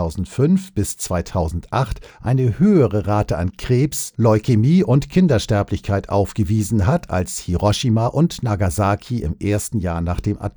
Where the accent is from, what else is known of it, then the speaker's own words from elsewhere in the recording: Husum, Schleswig-Holstein, Germany; in einem Alten- und Pflegeheim in meiner Heimatstadt Husum an der Nordsee